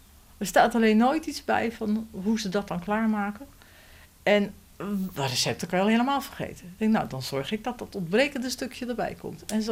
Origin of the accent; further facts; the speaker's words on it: Rotterdam, South Holland, Netherlands; Ik ben Rotterdammer, ik blijf Rotterdammer. Altijd. Ik kom alleen een stukje verder van mijn geboortegrond.